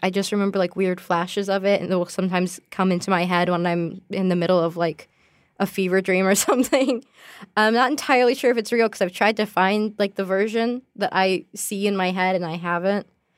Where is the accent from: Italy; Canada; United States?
United States; And I was like, okay, well, I'm an American in London.